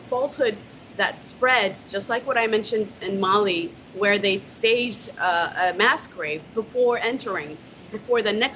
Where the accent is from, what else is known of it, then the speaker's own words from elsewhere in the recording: Eritrea; And one country, Eritrea, with full disclosure, which happens to be my home country, voted against the resolution.